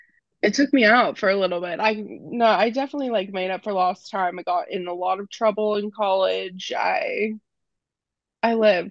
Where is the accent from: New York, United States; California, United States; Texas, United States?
Texas, United States; I'm from Texas. I'm not from like Utah or anything like that.